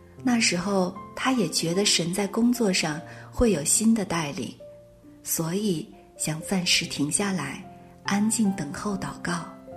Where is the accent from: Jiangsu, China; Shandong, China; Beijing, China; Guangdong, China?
Beijing, China; 丈夫是福州人，我是北京人。